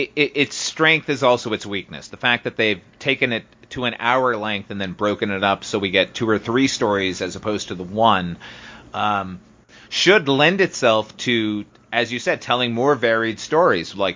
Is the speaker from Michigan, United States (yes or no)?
no; Boston, Massachusetts, United States; because I am nearly 100% Irish, and I grew up in Boston around all the Irish people here in America.